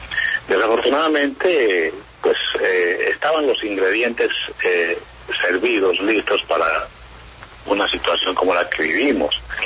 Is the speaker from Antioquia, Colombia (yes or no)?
no; Mocoa, Putumayo, Colombia; Yo soy de aquí de Mocoa, nací en este pueblo, crecí en él, me desempeñé como médico aquí, ya soy pensionado